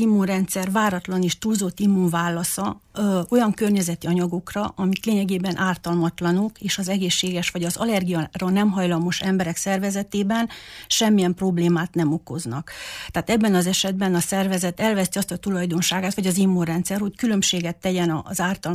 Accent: Csíkszentiván, Harghita, Romania; also born or lived in Târgu Mureș; Marosvásárhelyen születtem, a gyerekkoromat Csíkszentiványon töltöttem, az általános iskolát is itt végeztem

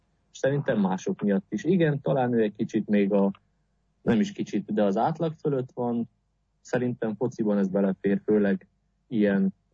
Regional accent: Romania; moved away; mondom, hogy Romániából jöttem

